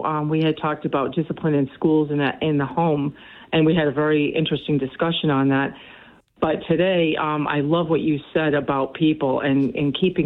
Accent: New Jersey, United States; born there; also born or lived in Connecticut / Illinois / Florida; now in New Bedford, United States; I was born in New Jersey. I've lived about 10 years in Connecticut. I've lived 6 years out west of Chicago. I've lived a little bit in Florida.

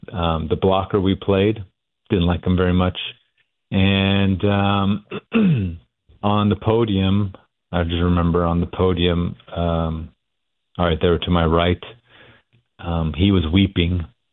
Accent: United States; born or raised there; also born or lived in Switzerland

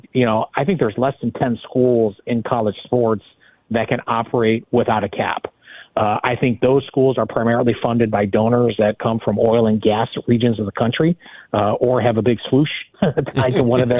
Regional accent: Cleveland, Ohio, United States; we're all from Cleveland. We all recognize how important high school sports in our hometown is

